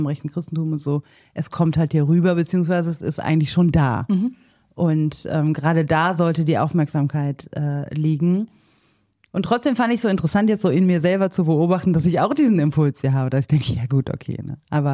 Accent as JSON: {"language": "German", "region": "North Rhine-Westphalia", "country": "Germany", "said": "ich komme aus dem Ruhrgebiet"}